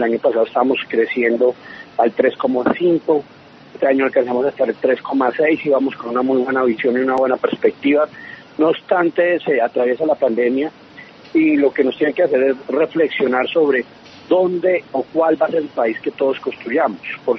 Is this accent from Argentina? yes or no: no; Colombia; somos colombianos